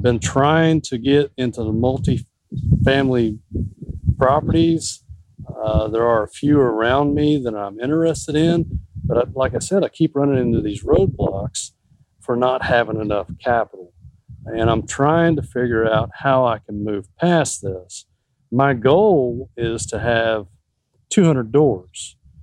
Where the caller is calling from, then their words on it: Texas, United States; Hey, David … I'm from East Texas.